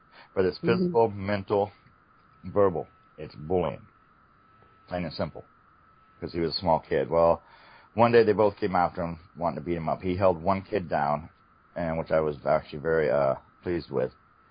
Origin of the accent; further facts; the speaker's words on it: Sonoma, California, United States; also born or lived in Wyoming; I'm from Sonoma, but we lived in Wyoming, where there's no gangs. They don't have any issues there or anything. We came back out here because I was born and raised here, and I loved my town